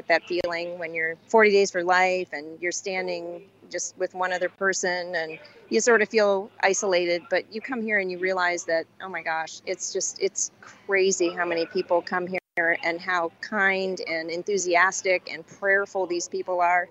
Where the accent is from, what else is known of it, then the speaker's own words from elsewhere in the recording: Ohio, United States; We're from Ohio